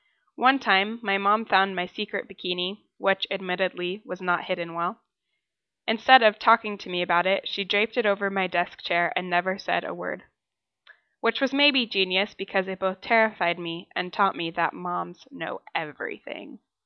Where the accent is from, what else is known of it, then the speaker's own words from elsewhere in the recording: Portland, Oregon, United States; now in Lyon, France; Lyon is roughly the same population as my hometown in the USA, just a bit more concentrated. Portland has one of the best public transportation systems in the States